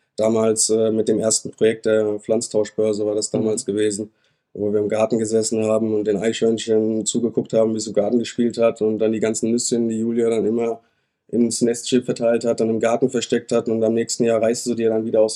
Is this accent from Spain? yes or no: no; Rüsselsheim, Hesse, Germany; Ich bin in Rüsselsheim geboren, bin hier zur Schule gegangen, habe meine Ausbildung zum Einzelhandelskaufmann gemacht, ja, und wohne schon mein Leben lang eigentlich